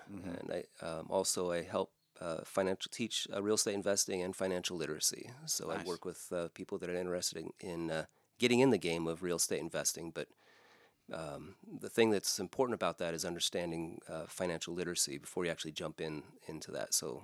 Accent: Idaho, United States; also born or lived in Chewelah; now in Spokane, United States; I was raised in North Idaho and then moved to small town in Chewelah, Washington, just north of Spokane.

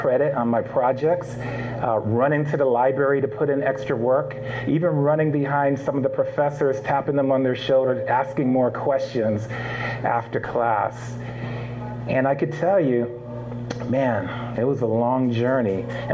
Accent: Connecticut, United States; I'm from Connecticut, so I was living in Connecticut.

